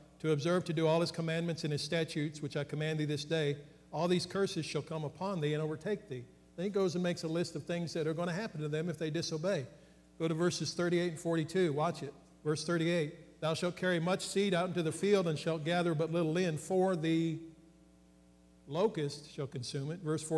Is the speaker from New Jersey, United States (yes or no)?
no; Illinois, United States; And in the wintertime, I grew up in Illinois.